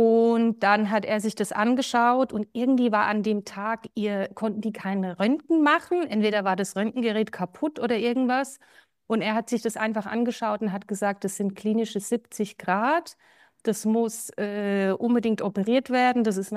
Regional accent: Germany; now in Winterthur, Switzerland; ich bin 42 Jahre alt, ich bin in Deutschland aufgewachsen als Schweizerin und lebe jetzt schon seit über 20 Jahren in Winterthur, das ist in der Nähe von Zürich

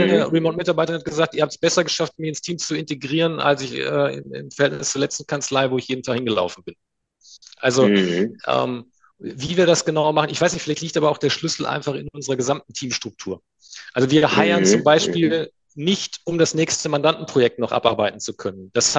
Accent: North Rhine-Westphalia, Germany; now in Munich, Germany; Ich komme ja eigentlich auch nicht aus München. Ich komme ja eigentlich aus dem Sauerland, wo man zum Lachen in den Keller geht.

